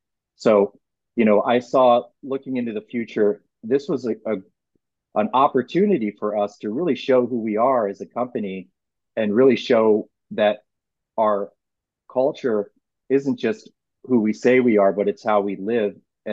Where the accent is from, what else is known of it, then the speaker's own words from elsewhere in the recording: McLean, Virginia, United States; One in McLean, which is my hometown, McLean, Virginia. So that's a homecoming.